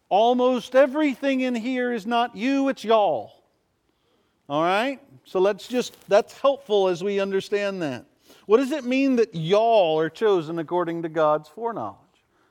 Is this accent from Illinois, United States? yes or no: no; Texas, United States; I grew up in East Texas where I-20 and Highway 59 meet.